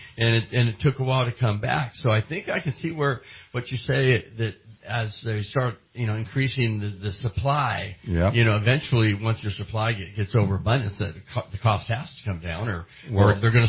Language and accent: English; San Jose, California, United States; born there; I think that's where I was named after, since I was born in San Jose.